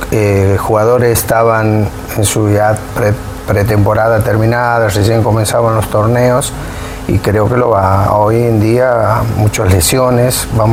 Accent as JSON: {"language": "Spanish", "country": "Argentina", "said": "bueno, nosotros somos argentinos y siempre nos ilusionamos en cada Mundial que comienza."}